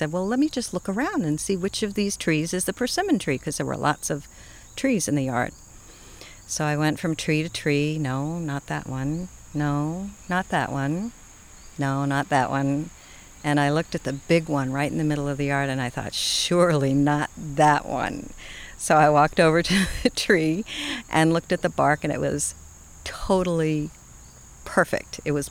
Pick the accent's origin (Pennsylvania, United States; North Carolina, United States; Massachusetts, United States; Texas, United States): Massachusetts, United States; Boston; I'm from Boston. What do I know from persimmons, you know?